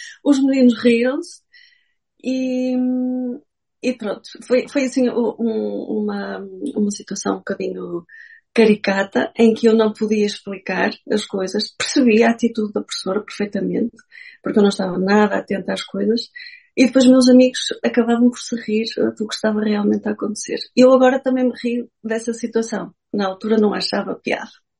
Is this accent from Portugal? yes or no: yes; Porto, Norte, Portugal; Olha, eu sou do Porto, sou nortenha, sou tripeira. Sou mesmo aqui do Porto, vivo em Gaia. E pronto, a minha vida sempre foi passada aqui no Norte.